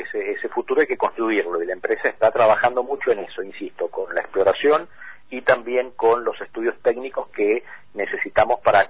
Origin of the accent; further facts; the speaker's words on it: San Juan, Argentina; Te diría que el 95% somos sanjuaninos